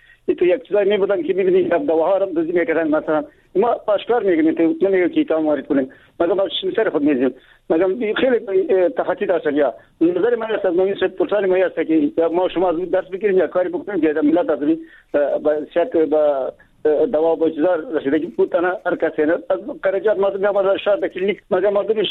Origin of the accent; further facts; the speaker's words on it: Baghlan, Afghanistan; ما از بغلان هستم